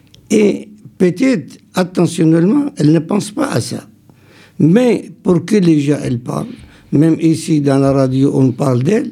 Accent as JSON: {"language": "French", "country": "France", "said": "lorsque je dis vive la France, moi en tant que Français, je dis vive moi aussi avec."}